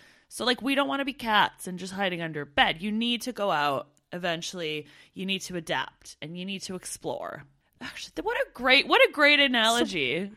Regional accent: Canada; of my pet peeves was meeting other Canadians who all they wanted to do was sit around and talk about being Canadian all the time.

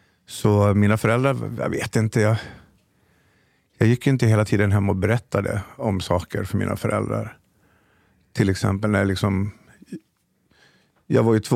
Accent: Dalarna County, Sweden; born or raised there

